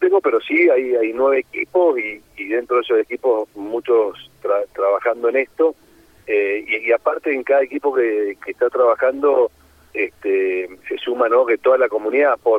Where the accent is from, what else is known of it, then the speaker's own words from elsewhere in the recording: Argentina; la historia de San Martiniana es una historia que nos enorgullece, ¿no?, como argentinos